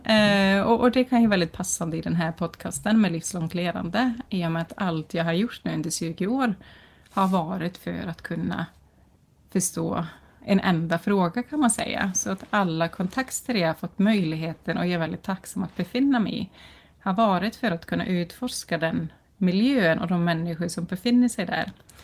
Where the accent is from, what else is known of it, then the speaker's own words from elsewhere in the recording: Iceland; Jag är isländsk, född och uppvuxen på Island.